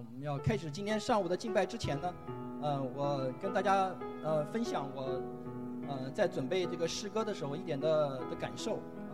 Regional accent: Nanjing, Jiangsu, China; moved away; 走之前的那个夏天呢，我的南京非常非常的热，整天都是35度以上。

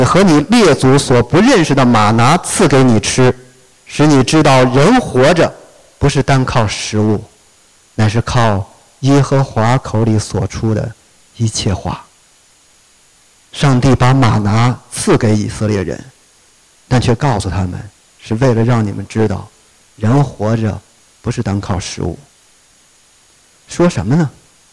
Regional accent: China; 你知道我们中国人有四大基本需要，叫衣食住行。

